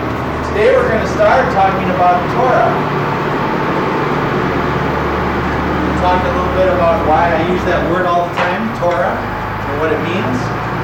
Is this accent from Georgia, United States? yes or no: no; Seattle, Washington, United States; I'm from Seattle, and I am a Lutheran parish pastor there